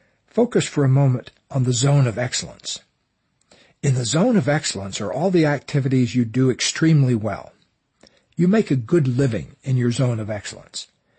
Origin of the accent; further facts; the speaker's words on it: Florida, United States; I grew up in Florida and never saw a snowflake in person until I was 23 years old.